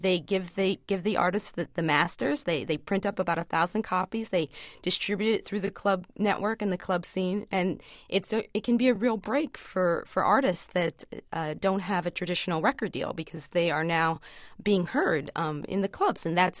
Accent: Brooklyn, New York, United States; I went to a local music gathering in my hometown of Brooklyn

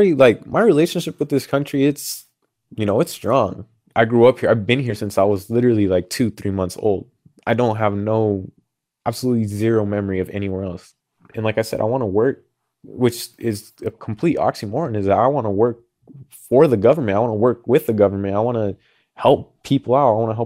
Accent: California, United States; You know, I grew up in California where there's a lot of wildfires

